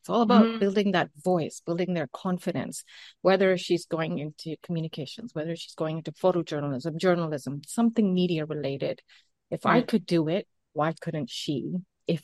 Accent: Canada; also born or lived in Uganda; were thrown out with over 50,000 other Indian Asians who were born in Uganda within 90 days' notice. I was three, and that really shaped what my life was like. We grew up in Canada with very little.

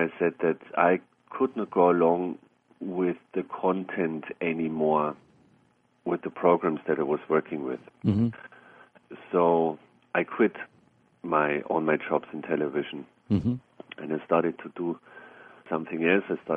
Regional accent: Bavaria, Germany; born there; English is a second language; As you can hear, I'm not from the United States. I was born in the south of Germany. I'm German. I'm still living south of Munich.

